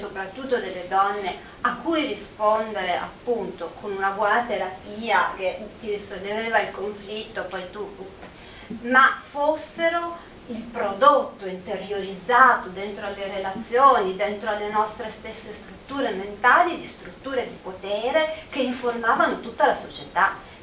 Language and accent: Italian; Milan, Lombardy, Italy; born there; Sono nata quindi a Milano, perché la mia famiglia era emigrata in parte a Milano, in parte a Genova, in parte a Torino.